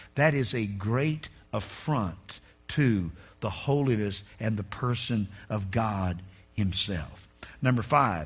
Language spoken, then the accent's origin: English; North Carolina, United States; Now, growing up in North Carolina, this is the number one way we used to think about